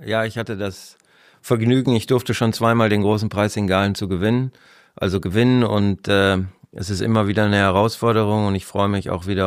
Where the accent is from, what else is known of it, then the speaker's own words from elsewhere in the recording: Kirchhellen, North Rhine-Westphalia, Germany; born there; ich komme gebürtig aus Kirchhellen und ist ja alles sehr naheliegend